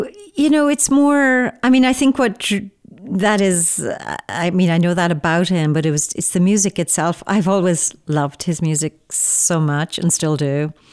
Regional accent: Ireland; even though I'm not from the North. I'm from the South.

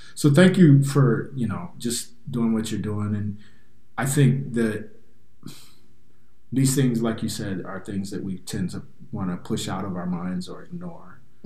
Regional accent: Midwest, United States; because when I grew up in the Midwest, they were so prevalent.

